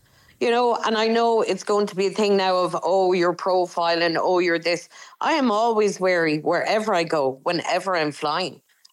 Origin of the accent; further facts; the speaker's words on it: Shannon, Munster, Ireland; Yeah, because I'm from Shannon, do you know what I mean? And if there's any airport it would potentially bomb, it's going to be that.